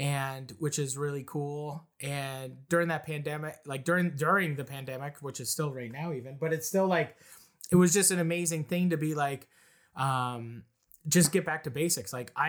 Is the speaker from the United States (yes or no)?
no; the Maritimes, Canada; also born or lived in Ontario; I grew up being a nomadic family. Like, you know, we moved all over, we lived all over the Maritimes. We moved to Ontario.